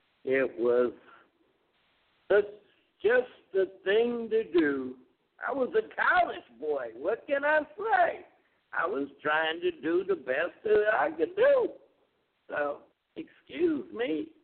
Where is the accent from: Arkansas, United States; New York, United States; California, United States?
California, United States; Carson; Well, I wasn't born there, but I was raised in Carson, California. So I moved back to Carson